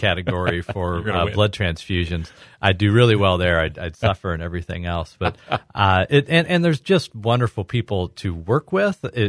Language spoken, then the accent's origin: English; Normal, Illinois, United States; I grew up in Normal, Illinois. I was born there in high school in Normal. Moved to the Quad Cities for college. Attended Augustana College.